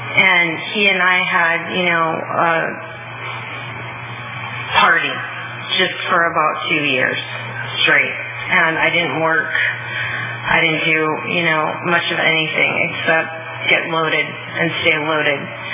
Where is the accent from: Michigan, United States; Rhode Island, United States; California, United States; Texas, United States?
California, United States; I was growing up in Ventura County on the beach, and that's what I wanted to do.